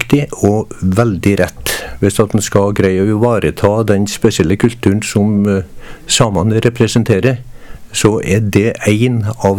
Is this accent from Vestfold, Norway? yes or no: no; Trøndelag, Norway; accent: Trøndelag dialect; for jeg snakket jo brei trønderdialekt